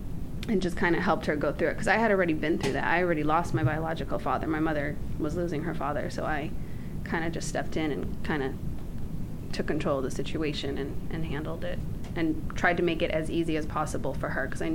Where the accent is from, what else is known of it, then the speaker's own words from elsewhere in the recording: Boston, Massachusetts, United States; And this is all back, yeah. I'm from Boston, so.